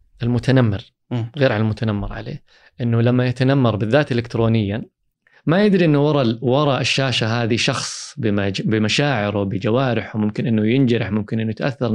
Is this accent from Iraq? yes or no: no; Saudi Arabia; الحمد لله خدمات الرعاية الصحية النفسية عندنا في المملكة العربية السعودية أصبحت أفضل بكثير من السابق